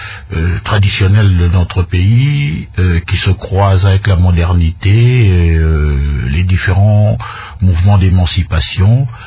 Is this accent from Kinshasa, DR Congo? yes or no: yes; Kinshasa, DR Congo; Toute mon enfance à Kinshasa, de temps en temps quelques incursions dans les provinces, quelques mouvements à l'étranger, et puis voilà. Mais ça ne me gêne pas de dire que je suis quinois.